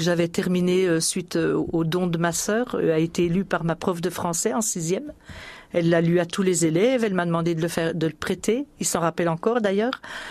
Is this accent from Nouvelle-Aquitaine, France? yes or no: no; Pontarlier, Bourgogne-Franche-Comté, France; Je suis née dans le Haut-Doubs. Je suis née à Pontarlier. Je vivais dans un petit village du Haut-Doubs.